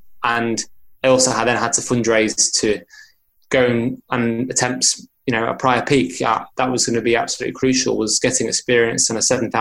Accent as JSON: {"language": "English", "town": "Chester", "region": "North West England", "country": "United Kingdom", "tie": "born or raised there", "said": "Carried the torch from my hometown of Chester."}